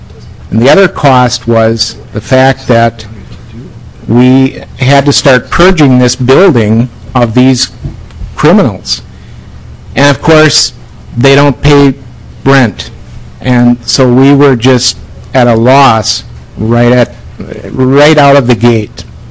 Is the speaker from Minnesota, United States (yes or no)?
yes; Eagan, Minnesota, United States; I'm from Eagan.